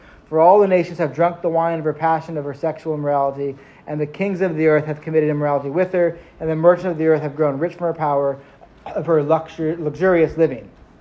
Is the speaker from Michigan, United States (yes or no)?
no; California, United States; You know, we're from the Bay Area. We could say she ballin'.